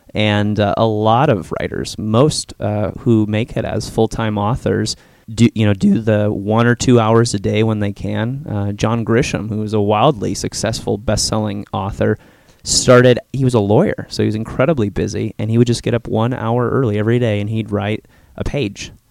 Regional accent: Chicago, Illinois, United States; now in Tennessee; Well, I am originally from Illinois, from the Chicago area, and I went to school there, spent all my life there, graduated college, joined a band, and toured for about a year.

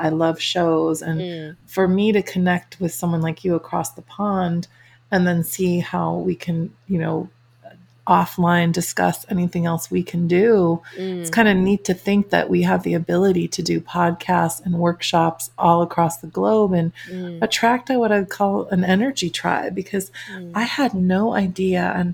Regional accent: Chicago, Illinois, United States; So I grew up in the Chicago area in the Midwest, and the weather's pretty similar to England.

